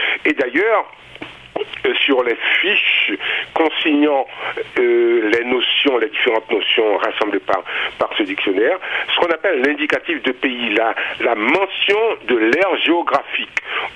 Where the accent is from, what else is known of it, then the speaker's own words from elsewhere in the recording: Haiti; j'ai fait une recherche à partir du mot « dodine » que j'ai connu durant mon enfance en Haïti